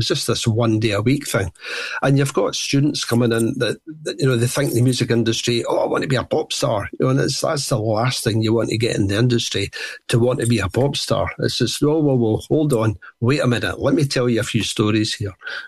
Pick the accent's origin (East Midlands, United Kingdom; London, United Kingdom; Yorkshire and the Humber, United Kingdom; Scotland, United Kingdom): Scotland, United Kingdom; Edinburgh; And you know, Edinburgh is my hometown.